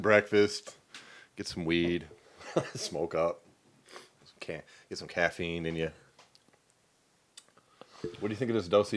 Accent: Colorado, United States; moved away; the heat doesn't bother me. I came from Colorado. It's been like 6 years now.

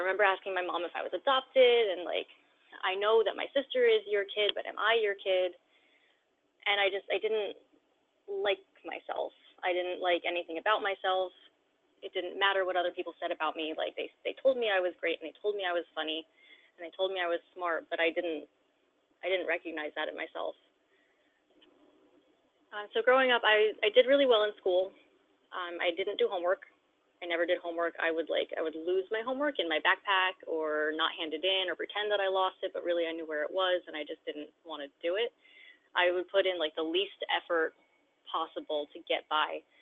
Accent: Hamilton Township, New Jersey, United States; I grew up in Hamilton Township, New Jersey, which is like right outside of Trenton.

